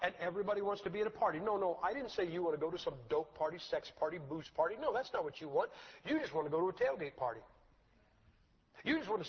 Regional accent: Ohio, United States; You know, I'm from Ohio. I tell people, you know, I like to see the Buckeyes win.

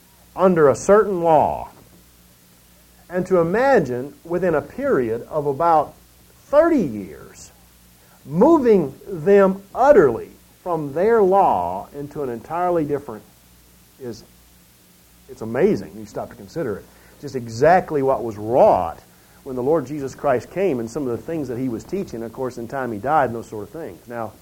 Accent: Southern United States, United States; I come from the South, you know, and I don't know, we weren't horribly, affectionate that way

